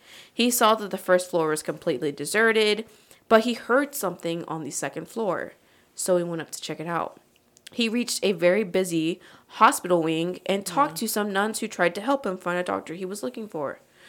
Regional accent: Butte, Montana, United States; So, there is an old vacant boarded-up hospital in my hometown of Butte, Montana. When I was about 16, a group of my friends and I decided we were going to go inside

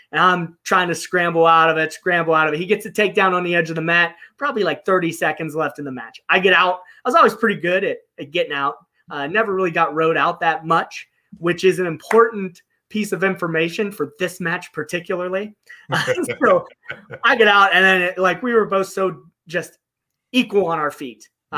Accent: Connellsville, Pennsylvania, United States; And I think just from being from Connellsville, growing up in Connellsville, it's easy to relate to these guys.

